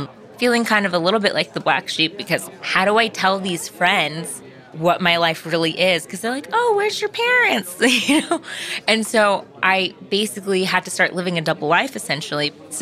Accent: California, United States; I grew up in Orange County. I had a very cushy upbringing.

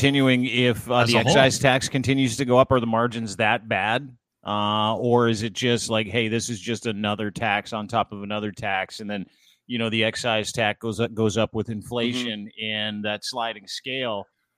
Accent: England, United Kingdom; I'm English, and I've got lots of Polish friends

